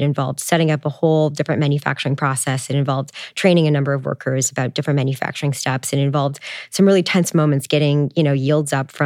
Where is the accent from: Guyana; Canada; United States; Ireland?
Canada; I'm Canadian, right?